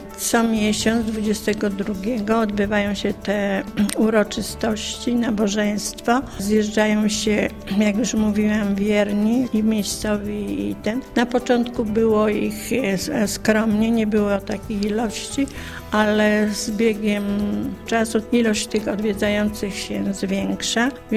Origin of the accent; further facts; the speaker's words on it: Głębinów, Opole Voivodeship, Poland; pełnię funkcję sołtysa w Głębinowie, trzecią kadencję. Mieszkam od urodzenia w Głębinowie.